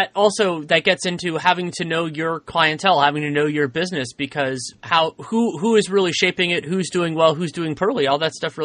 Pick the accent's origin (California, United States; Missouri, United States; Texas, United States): California, United States; San Francisco; Maybe that's growing up in San Francisco.